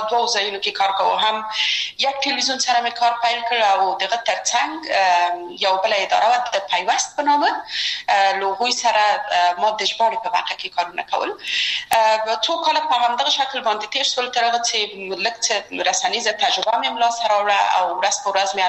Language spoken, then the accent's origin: Pashto; Kabul, Afghanistan; زه اصلا د میدان وردګ ولایت یم او په کابل کې بیا زیږیدلې یم. په کابل کې زیږیدلې یم، په کابل کې لوی شوم، په کابل کې مې درسونه وویل او ټول کارونه فعالیتونه مې په کابل کې و.